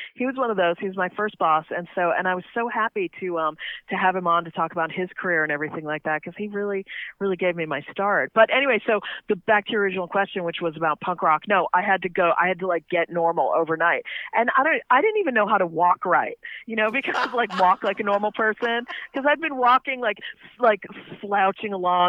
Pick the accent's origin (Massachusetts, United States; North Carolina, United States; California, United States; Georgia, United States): Massachusetts, United States; we're from Massachusetts, so there's a lot of politics and, you know, everything like that in daily life. And so I sort of marinated in it growing up.